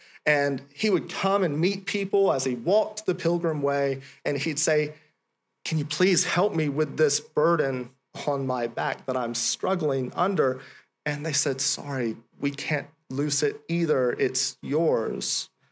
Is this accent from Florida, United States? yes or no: yes; Florida, United States; You know, growing up in Florida, every fall and summer, nearly almost every day, in those seasons, it would pour down with rain.